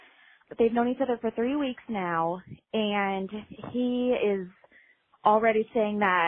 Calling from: Cincinnati, Ohio, United States; I'm calling from Cincinnati, Ohio.

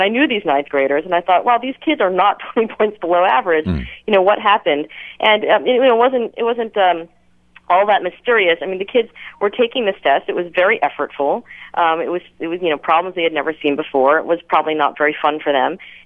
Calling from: Pennsylvania, United States; And the first part, by the way, I am calling from the Poconos, so I apologize.

